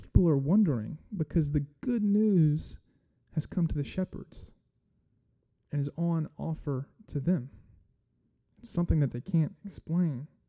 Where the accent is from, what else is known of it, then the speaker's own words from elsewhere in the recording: Jackson, Mississippi, United States; now in Corinth, United States; I love Corinth. I'm from Jackson. I love Corinth. I'd prefer to live here over Jackson.